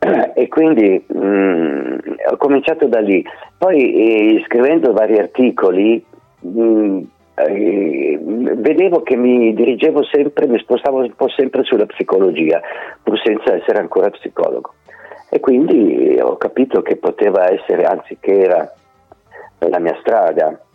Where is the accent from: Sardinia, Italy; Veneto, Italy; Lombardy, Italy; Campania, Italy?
Lombardy, Italy; Milan; now in Gallarate, Italy; Io sono nato a Milano, ho vissuto a Milano da ragazzino e poi mi sono trasferito, o meglio, la mia famiglia si è trasferita qui a Gallarate, vicino a Varese.